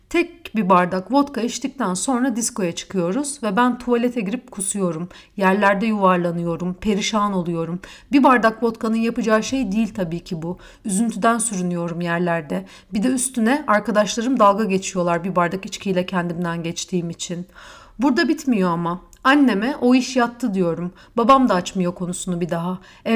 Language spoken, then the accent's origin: Turkish; Istanbul, Turkey; Ama ben İstanbulluyum. Bizde misafire hesap ödetilmez.